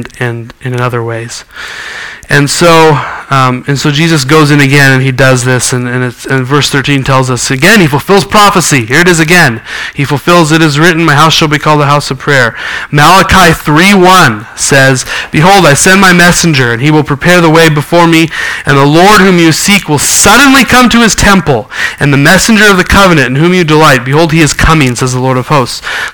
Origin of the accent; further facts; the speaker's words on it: Montana, United States; the church I grew up in back in Montana